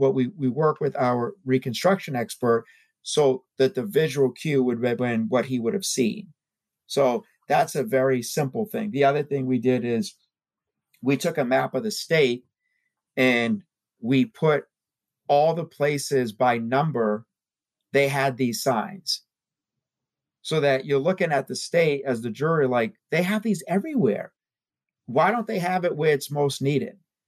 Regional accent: Boston, Massachusetts, United States; I'm from Boston, so Patriots are my first love

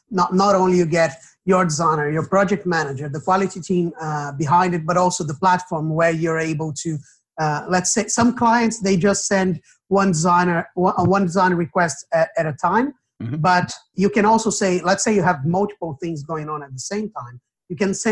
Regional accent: Brazil; English is a second language; I myself, I am from Brazil, and I had to learn English in order to do the whole thing.

